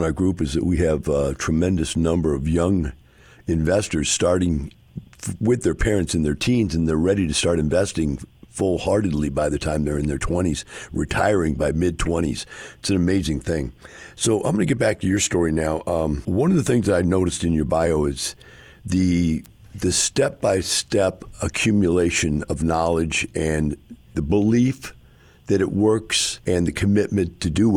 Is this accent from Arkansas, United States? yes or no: no; Wisconsin, United States; I came from Wisconsin, and I had no idea what a horse was or a horse trailer or anything.